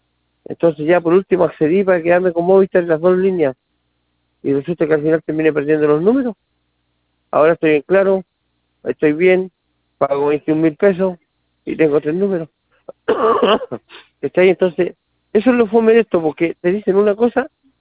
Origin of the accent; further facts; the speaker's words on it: Concepción, Biobío, Chile; Claro, yo soy de Concepción.